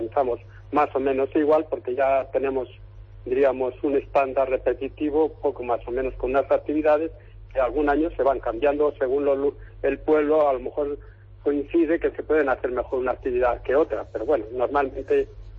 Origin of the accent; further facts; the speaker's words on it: Zaorejas, Castilla-La Mancha, Spain; Yo soy de Zaorejas.